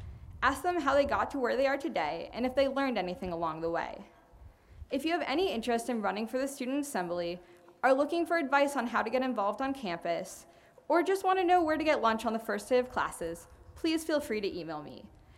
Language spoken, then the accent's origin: English; Fort Wayne, Indiana, United States; I'm a senior from Fort Wayne, Indiana.